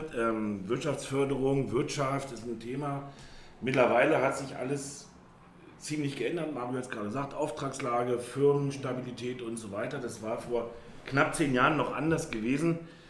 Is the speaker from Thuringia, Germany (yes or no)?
no; Schönebeck, Saxony-Anhalt, Germany; now in Barby, Germany; 49 Jahre, werde 50 Jahre dieses Jahr, bin in zweiter Ehe verheiratet, wohne mittlerweile in Barbie, obwohl ich den Großteil des Tages hier in meiner Heimatstadt Schönebeck verbringe.